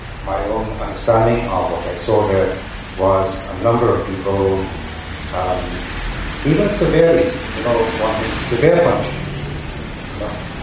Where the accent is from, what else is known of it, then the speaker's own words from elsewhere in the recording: Trinidad & Tobago; moved away as an adult; now in Ghana; so I am from Trinidad, born there, lived there my whole life, until I came to Ghana 10 years ago.